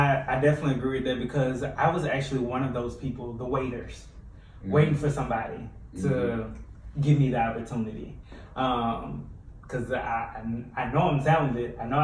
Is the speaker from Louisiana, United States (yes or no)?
yes; Louisiana, United States; And I'm originally from Louisiana, for those who don't know